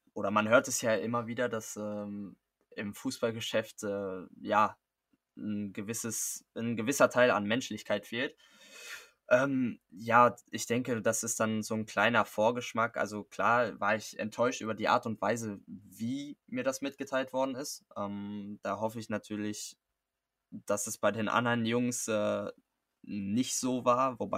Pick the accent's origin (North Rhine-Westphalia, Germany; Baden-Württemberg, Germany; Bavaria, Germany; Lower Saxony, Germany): North Rhine-Westphalia, Germany; Oberhausen; Oberhausen ist eigentlich meine Heimat und da habe ich mich immer super wohl gefühlt